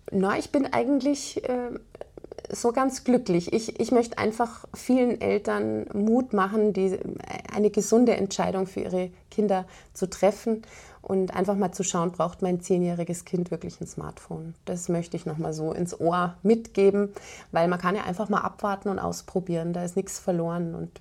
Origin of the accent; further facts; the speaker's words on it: Germany; moved away as an adult; now in Austria; Ich darf nicht sagen für uns Österreicher, weil ich bin eine Deutsche, man hört es, aber ich bin schon 13 Jahre hier.